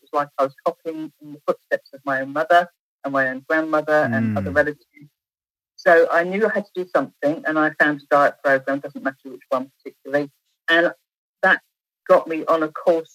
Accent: London, United Kingdom; born there; I was born in London, England.

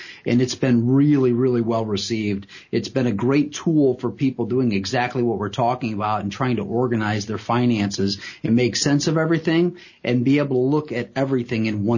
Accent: Pemberville, Ohio, United States; I mean, growing up in Pemberville, Ohio, it's not the fanciest of folks that we're typically working with.

